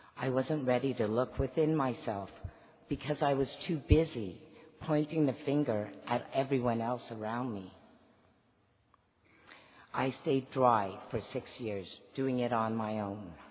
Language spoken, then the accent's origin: English; Whitehorse, Yukon, Canada; I am an alcoholic. I'm from Area 79, District 52, Whitehorse, Yukon. If you're not sure where that is, our neighbors are Alaska.